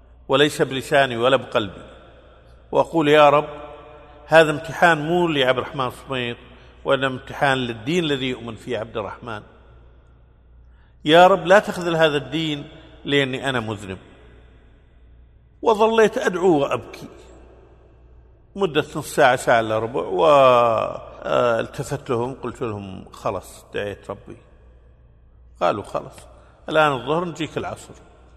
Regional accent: Kuwait; فلما قلت لهم أنا من أرض مكة أنا من الكويت والكويت في أرض مكة

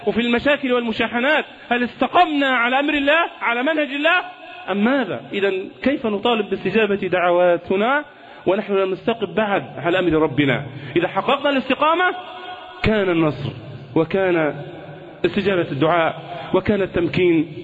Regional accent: Egypt; نحن جميعا كمصريين سواء من المسلمين أو من غير المسلمين

